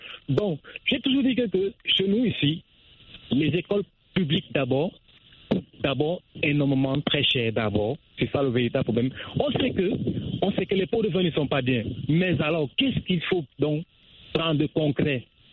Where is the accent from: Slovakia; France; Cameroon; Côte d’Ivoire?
Cameroon; nous savons comment les proviseurs ils vivent dans nos pays en Afrique, et si chez nous au Cameroun.